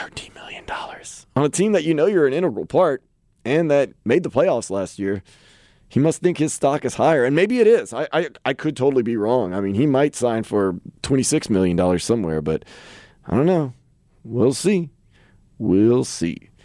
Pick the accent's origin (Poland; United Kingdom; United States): United States; Louisiana; Now, look. I'm from Louisiana, and I'd be lying.